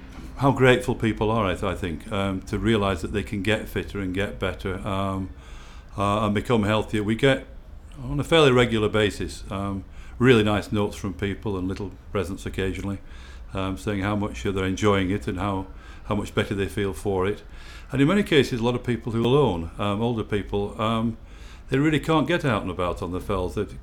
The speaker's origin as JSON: {"language": "English", "town": "Clitheroe", "region": "North West England", "country": "United Kingdom", "said": "I'm 66 years old and I come from Clitheroe in Lancashire."}